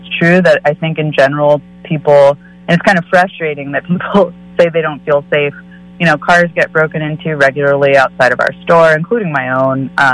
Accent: San Francisco, California, United States; I just think that the Bay Area in general, I grew up in San Francisco, and I've just seen the city get turned over to millionaires

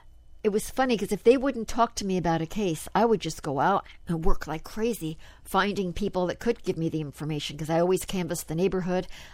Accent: Paterson, New Jersey, United States; I'm from Paterson, New Jersey.

